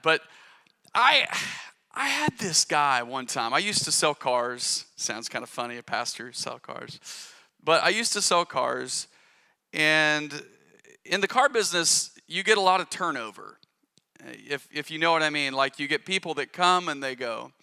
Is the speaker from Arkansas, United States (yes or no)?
yes; Arkansas, United States; I'm from Arkansas in the United States, and I have a kindred spirit for other Arkansans, you know.